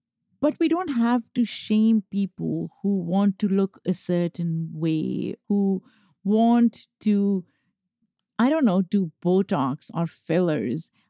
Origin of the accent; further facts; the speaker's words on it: Pakistan; Look, I grew up in Pakistan. Keeping your skin light is one of the biggest obsessions.